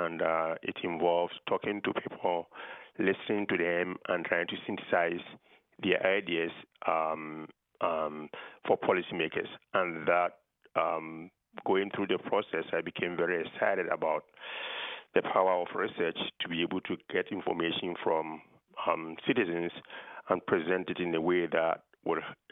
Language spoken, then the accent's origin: English; Ghana; I'm originally from Ghana.